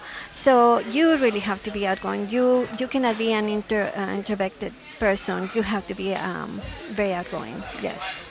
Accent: Mexico; now in New Mexico, United States; because I'm from Mexico, they were sometimes confused

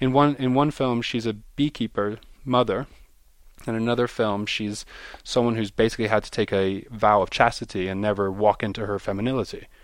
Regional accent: Italy; So the fact that I grew up in Italy and I can speak Italian means I can go right to the source of these distributors and producers.

